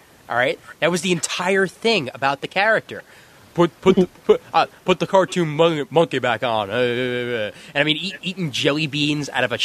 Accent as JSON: {"language": "English", "region": "New York", "country": "United States", "said": "I'm a New Yorker here, so all this gator stomping thing just goes over my head."}